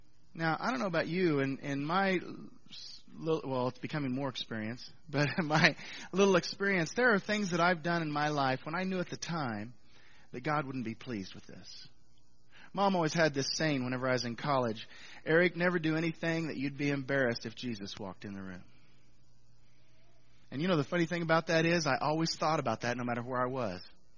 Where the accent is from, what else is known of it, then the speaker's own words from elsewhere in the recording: Missouri, United States; I was up from Northwest Missouri, so that was down from there.